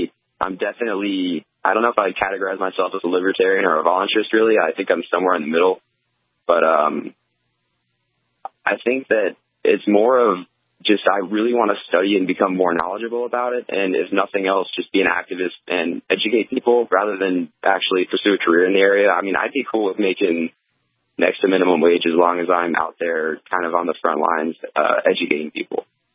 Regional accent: East Coast, United States; I mean, I was originally from the East Coast, but it's insane.

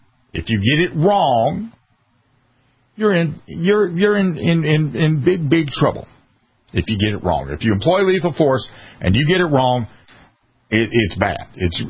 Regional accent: the South, United States; I served in the military. I was raised in the South.

